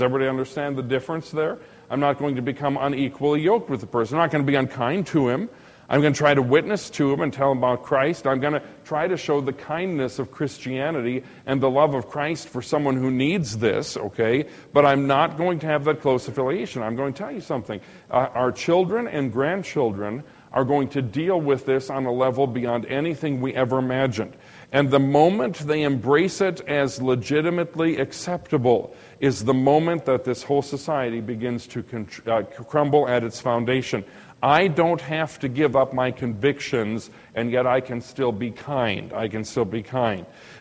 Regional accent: United States; I don't have to embrace anything. I am an American.

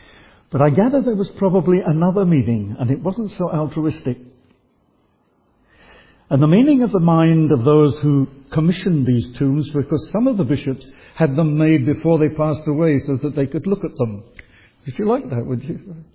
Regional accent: East of England, United Kingdom; born there; for me at that time it was way up north because I was born in Essex.

